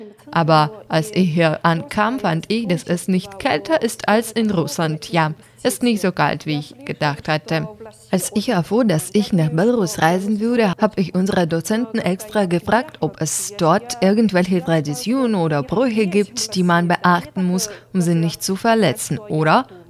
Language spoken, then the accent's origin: German; Weifang, Shandong, China; German is a second language; now in Germany; Ich komme aus der Stadt Weifan in der Provinz Shandong. Unsere Stadt ist als wichtiges Zentrum der Landwirtschaft bekannt.